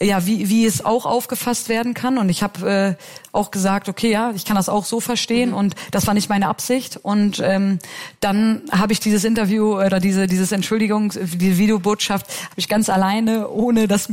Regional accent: Germany; now in Switzerland; mein Sprachgebrauch ist natürlich als Deutscher ein bisschen anders, als wir es hier in der Schweiz jetzt gewohnt sind.

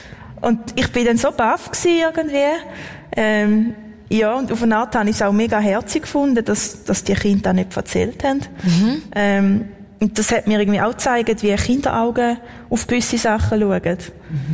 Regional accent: Thurgau, Switzerland; accent: Thurgau dialect; now in Lucerne, Switzerland; ich habe den Dialekt von Luzern noch nicht angenommen. ich habe immer noch den Thurgauer Dialekt, aber nein, ich bin mir sehr schönen kleinen Dorf aufgewachsen, wie du gesagt hast, Mittendorf, bei 800 Einwohnern.

